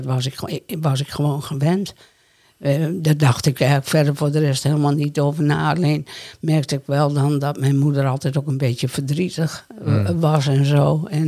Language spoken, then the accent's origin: Dutch; Bergentheim, Overijssel, Netherlands; Ik kom uit Overijssel, uit Bergentheim.